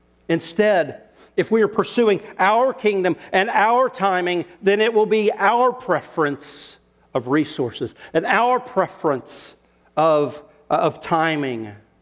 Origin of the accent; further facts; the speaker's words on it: United States; As an American, that offends me because I think I could take care of it.